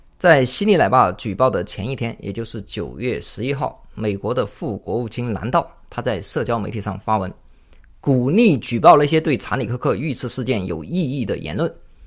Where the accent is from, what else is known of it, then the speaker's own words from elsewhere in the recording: China; 这个事儿用我们中国人熟悉的话来解释是什么呢？